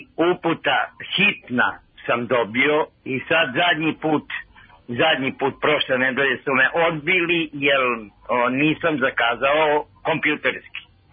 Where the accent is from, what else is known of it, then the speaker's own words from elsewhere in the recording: Novi Sad, Vojvodina, Serbia; ja sam iz Novog Sada došao ovamo.